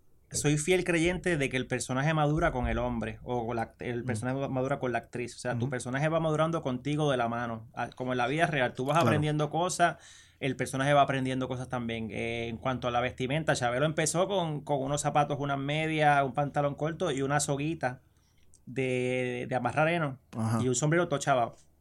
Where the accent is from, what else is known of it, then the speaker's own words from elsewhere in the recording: Isabela, Puerto Rico; cuando yo vengo de Isabela acá empiezo a tener mucho choque cultural. Porque me dicen, es que tú hablas cantado, ¿de dónde tú eres? Y recuerdo una vez fui a comprar un libro a Río Piedra y me dijeron, ay, tú eres de la isla.